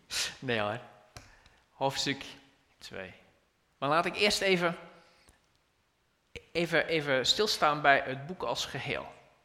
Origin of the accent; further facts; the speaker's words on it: Belgium; moved away; Nu, jullie weten allemaal, ik kom uit België.